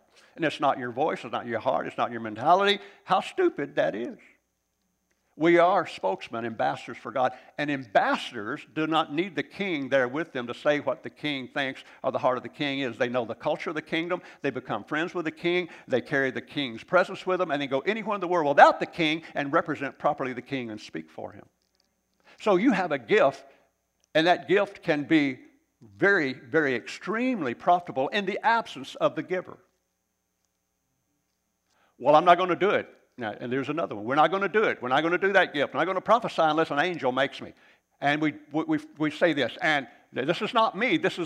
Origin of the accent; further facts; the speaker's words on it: Arkansas, United States; I was from Arkansas.